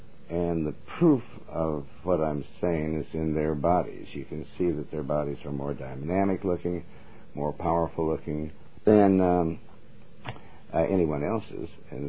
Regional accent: Montana, United States; You know, I was raised in Montana.

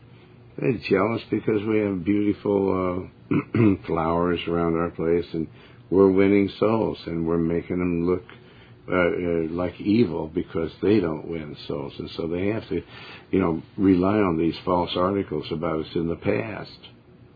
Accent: Joplin, Missouri, United States; born there; You know, I'm Southern born also, but I never, I was born in Joplin, Missouri. In the Ozarks.

